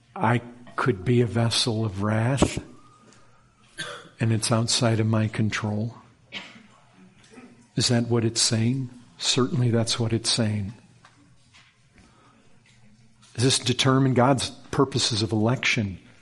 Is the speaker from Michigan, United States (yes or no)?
yes; Michigan, United States; But I can remember growing up in Michigan, we'd have these storms come through right before sunset